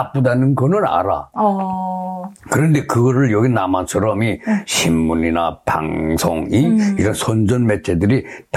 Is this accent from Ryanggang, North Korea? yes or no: no; Maengsan, South Pyongan, North Korea; moved away as an adult; also born or lived in Kaesong; now in South Korea; 저는 1955년도에 개성시에서 출생했고 59년도에 성분이 나쁜 걸로 해서 평안남도 맹산 그 두메산골로 59년도 12월 내가 5살 때 출방을 돼서 맹산에 가서 한 50년 거의 살다가 58살에 대한민국에 입국하였습니다.